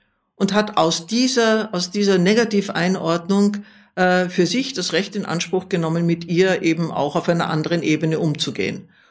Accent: Vienna, Austria; jetzt spreche ich als Wienerin

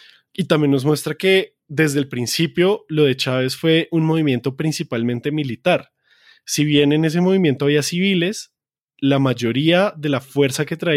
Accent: Colombia; esto que tiene que ver con nosotros como colombianos

